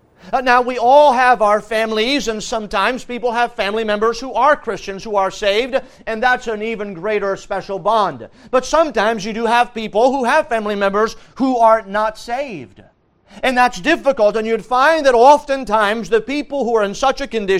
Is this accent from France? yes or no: yes; France; Growing up in France, I went to the public school system.